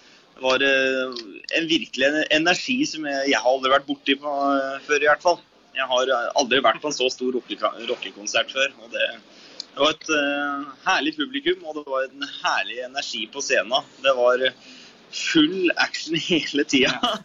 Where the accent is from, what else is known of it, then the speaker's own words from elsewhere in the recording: Etnedal, Innlandet, Norway; Jeg kommer jo da fra Etnedal I Valdres.